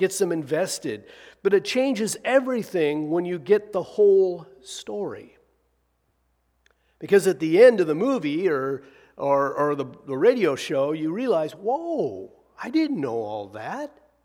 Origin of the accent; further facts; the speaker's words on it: Pendleton, Oregon, United States; When I was growing up in Pendleton, Oregon, we had two radio stations.